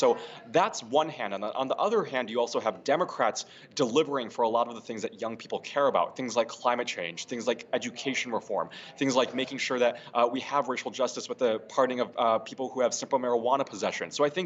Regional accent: Illinois, United States; Someone like Nabila Syed from my home state, Illinois, is going to be the first member of the Illinois state legislature who is Gen Z.

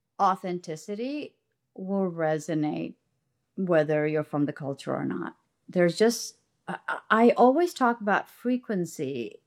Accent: India; accent: Indian; Yeah, which is my accent. So this is not my... This is just one of my natural accents, but that is also my accent.

